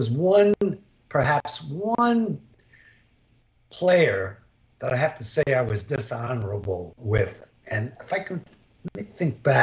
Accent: New York City, New York, United States; I played in the Bronx. I grew up in the Bronx, played stickball in the Bronx, hit three sewers in the Bronx, if you know what that means.

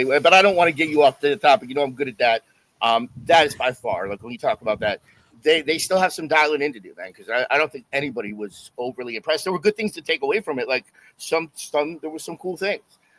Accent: Florida, United States; Like Halloween used to be like the rowdiness growing up in South Florida and what we used to do on Halloween.

